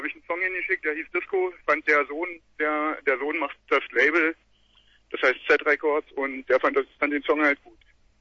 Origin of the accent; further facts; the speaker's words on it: Haldensleben, Saxony-Anhalt, Germany; now in Berlin, Germany; Magdeburg. Aus Haldensleben, kleines Kaff.